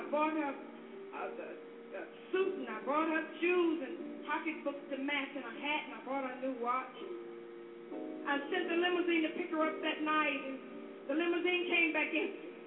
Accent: Huntsville, Alabama, United States; born there; I was born in Alabama, in Huntsville, Alabama.

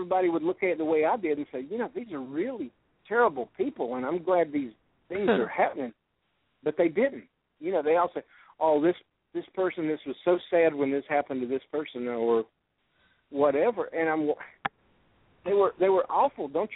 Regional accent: Florida, United States; And I grew up in Florida. I spent 10 years there. I moved there when I was 10 and stayed through my high school years

